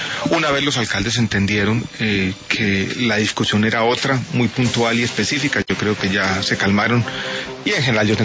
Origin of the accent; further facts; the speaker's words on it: Santiago, Santiago Metropolitan, Chile; born there; Yo nací en Santiago de Chile, pero fue una casualidad. Mi papá estaba estudiando en Santiago de Chile con una beca de la Organización de Estados Americanos en su momento, finales de los años 60. Estudió allí, yo nací.